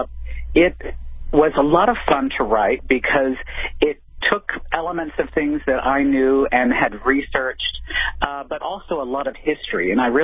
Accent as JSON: {"language": "English", "region": "the South", "country": "United States", "tie": "born or raised there", "said": "I grew up in the South and I really love New Orleans."}